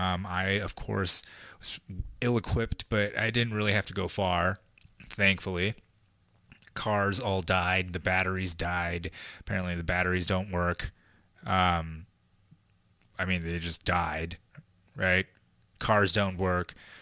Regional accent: Hollywood, California, United States; Like, I'm a kid from Hollywood

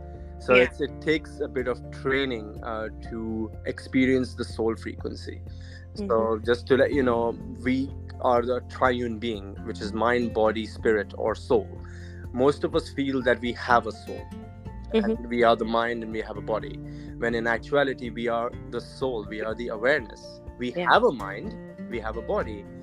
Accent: India; the politics that come with being an Indian man living in a multicultural environment, which is predominantly surrounded by the Western culture.

